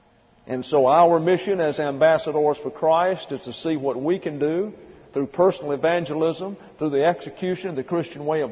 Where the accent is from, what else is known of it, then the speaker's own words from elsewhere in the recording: Missouri, United States; But I'm from a little community outside of St. Louis.